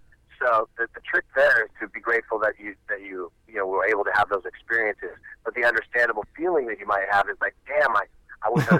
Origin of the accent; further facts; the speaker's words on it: Santa Barbara, California, United States; We're from Santa Barbara, right? So we didn't have a scene.